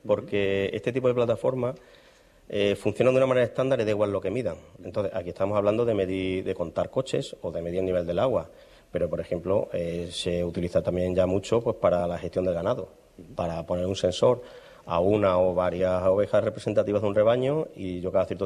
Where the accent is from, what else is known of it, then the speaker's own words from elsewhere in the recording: Zafra, Extremadura, Spain; los dos que somos de Zafra